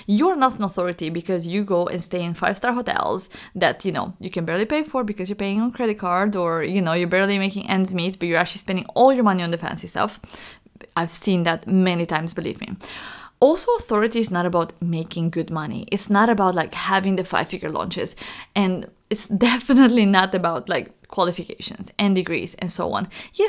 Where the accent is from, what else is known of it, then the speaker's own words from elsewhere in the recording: Romania; English is a second language; where I come from, I'm from Romania. You can hear from how I talk. Like, I have an accent.